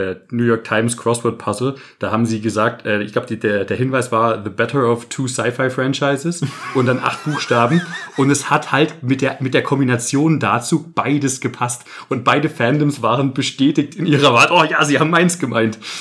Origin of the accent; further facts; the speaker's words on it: Dresden, Saxony, Germany; fast 30, also 31, aber fast 30 finde ich angenehm. ich komme aus Dresden auch ursprünglich, bin hier aber nicht wirklich aufgewachsen, dass eher hier und da und überall